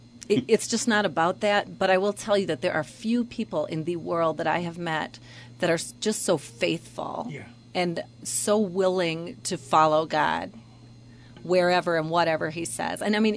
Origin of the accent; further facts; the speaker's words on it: Midwest, United States; Not only am I from the Midwest, I grew up literally across from the Mississippi River.